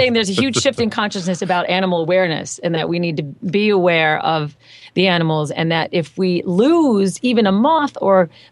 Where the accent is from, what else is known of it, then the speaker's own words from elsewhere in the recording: Michigan, United States; No, I'm from Michigan